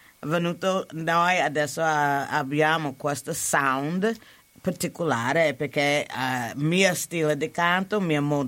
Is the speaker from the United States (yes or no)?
yes; United States; Italian is a second language; Come io sono americana